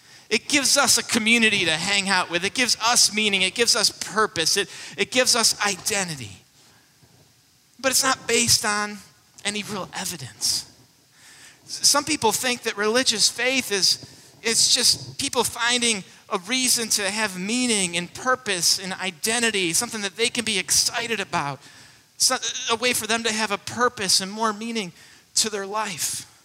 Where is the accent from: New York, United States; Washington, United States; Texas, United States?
New York, United States; Buffalo; Because I'm from Buffalo.